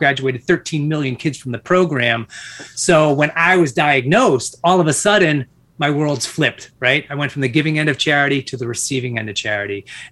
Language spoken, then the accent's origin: English; Massachusetts, United States; But my background, born and raised in Massachusetts, two older brothers and a soccer player my whole life